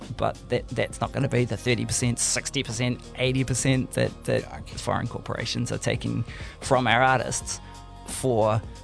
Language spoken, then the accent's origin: English; Canterbury, New Zealand; now in Hamilton, New Zealand; So my roots are in Te Waipanamu, the South Island, where I grew up in Waitaha, Canterbury. Living now, as the Triple SD says, by the Waikato here in Hamiltron, City of the Future.